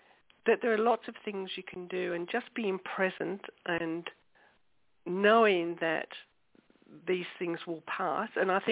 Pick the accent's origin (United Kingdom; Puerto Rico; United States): United Kingdom; England; because I grew up in England